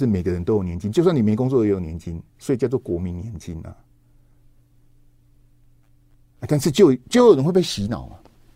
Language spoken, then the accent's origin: Chinese; Taiwan; 到我们台湾这边还有独派讲说那天慰安妇是自愿的